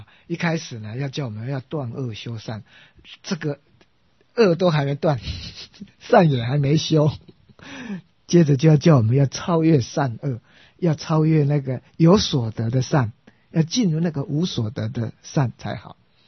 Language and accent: Chinese; China; 所以到了我们中国呢，为什么我们中国人喜欢禅宗喜欢净土